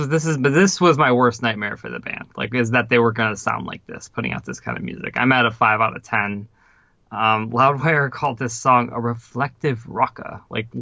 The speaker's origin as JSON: {"language": "English", "country": "Ukraine", "said": "As you've heard before, I'm originally from the Ukraine, and there was too much shit happening pretty much back home where I'm originally from."}